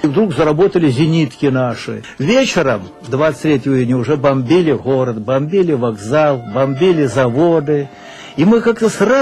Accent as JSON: {"language": "Russian", "region": "Bryansk Oblast", "country": "Russia", "tie": "born or raised there", "said": "Родом я с Брянщины."}